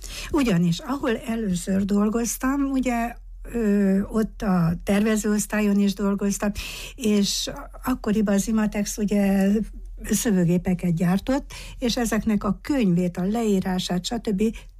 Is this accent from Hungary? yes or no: no; Târgu Mureș, Mureș County, Romania; Marosvásárhelyi vagyok, itt születtem, itt végeztem az Unéria Egyesüles Liceumban